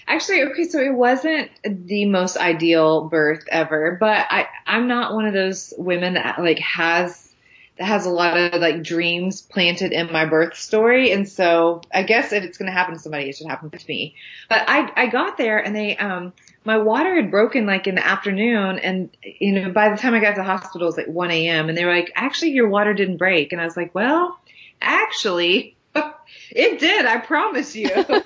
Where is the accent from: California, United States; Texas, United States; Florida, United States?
Texas, United States; now in Nashville, United States; I'm from Texas, but I live in Nashville, Tennessee. But I'm still a proud Texan.